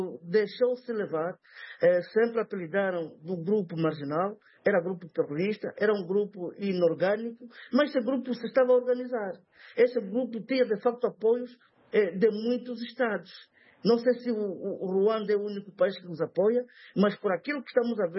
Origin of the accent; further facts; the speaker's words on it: Angola; enquanto angolanos, seria um orgulho termos conseguido ajudar um país a se pacificar